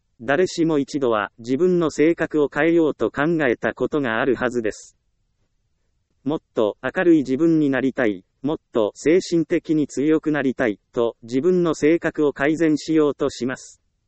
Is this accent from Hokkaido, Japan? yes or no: no; Ehime, Japan; 私の実家がある愛媛